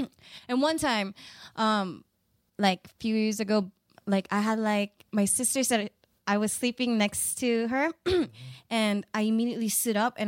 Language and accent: English; South Korea; English is a second language; I was the only Korean girl over there, Asian girl.